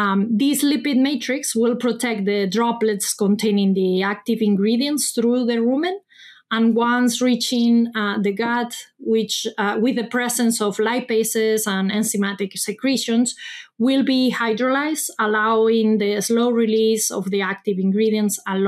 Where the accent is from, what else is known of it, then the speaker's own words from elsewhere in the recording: Spain; English is a second language; moved away as an adult; now in Davis, United States; I'm a veterinarian from Spain. Once I finished vet school, I practiced for several years in Europe and decided to move to the U.S. for some further training, focusing on animal nutrition. I work as a DVM researcher at UC Davis in California.